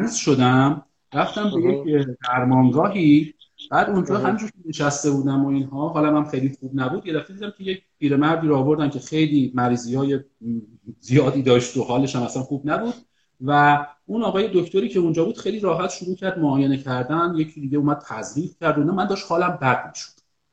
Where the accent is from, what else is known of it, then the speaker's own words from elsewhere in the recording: Qom, Iran; born there; من سال 53 به دنیا اومدم و در قم به دنیا اومدم. پدرم، یعنی در واقع اقوامم، اصلیتشون به کرمانشاه میرسه از یه طرف، مادرم اینا هم به شیراز میرسه.